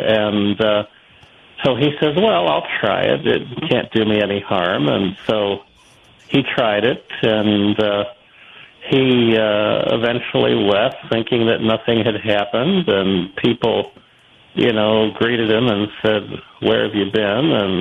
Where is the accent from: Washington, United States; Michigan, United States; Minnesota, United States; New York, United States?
New York, United States; Buffalo; I'm proud that I grew up in the Buffalo area, and one of them is WKBW.